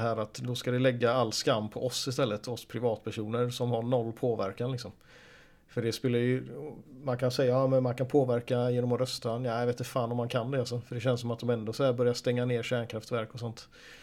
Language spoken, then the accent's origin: Swedish; Sweden; snälla du, jag är från Sverige liksom.